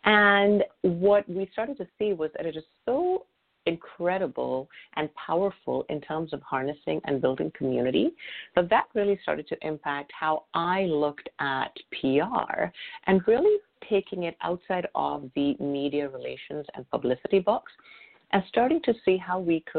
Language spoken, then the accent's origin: English; India; I'm originally from India.